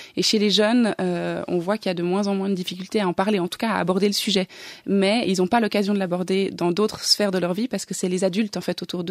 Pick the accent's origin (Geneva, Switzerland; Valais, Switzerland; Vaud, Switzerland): Geneva, Switzerland; Oui, c'est ma ville. Je suis originaire de Genève.